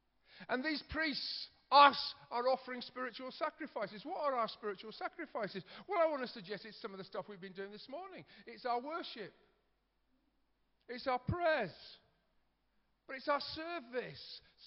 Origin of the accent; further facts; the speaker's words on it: United Kingdom; I know we're British, we find this difficult